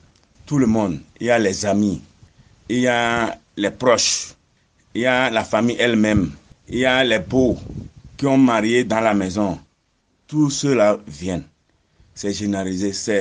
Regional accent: Ouaké, Donga, Benin; Je suis béninois, département de la Donga, commune de Waké, arrondissement de Tchalanga, et en même temps chef du village de Majatone.

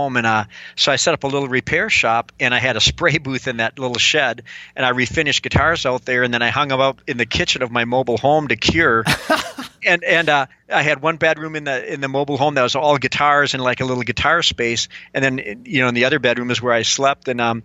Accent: Marshfield, Wisconsin, United States; I grew up in Marshfield, Wisconsin, a small town in the center of the state of Wisconsin, and lived there until I was about 21.

